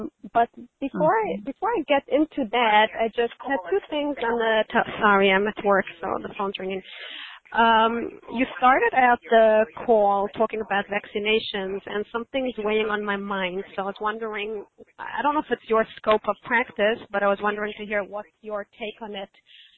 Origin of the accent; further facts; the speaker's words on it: South Africa; born there; I'm 42 years old. I was born in South Africa